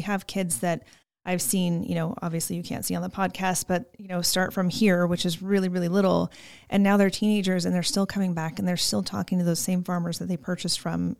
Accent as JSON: {"language": "English", "region": "Alaska", "country": "United States", "tie": "born or raised there", "said": "Ironically, when I grew up in Alaska, I loved our state fair"}